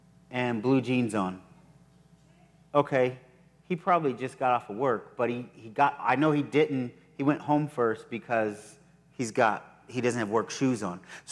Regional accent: California, United States; And so, growing up in the Bay Area, where we grew up, is not a beach community.

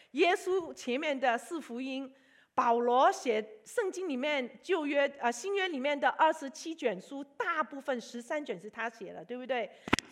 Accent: Hong Kong; 所以我在香港出生长大，我妈妈很辛苦把我姐姐跟我带大。然后呢因为那个时候的政治环境，我爸爸留在广州

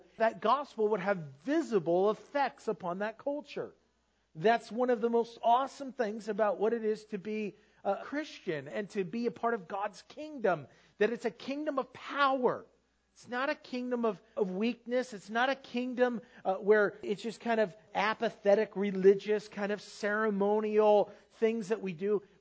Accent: United States; Because as American, we live in a country that has been very much established on the gospel.

